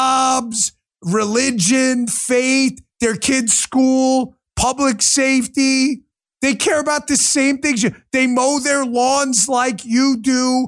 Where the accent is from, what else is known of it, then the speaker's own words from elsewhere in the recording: United States; I'm American. My grandmother on the other side was Irish and German. I don't speak German. I don't speak any. All I speak is English.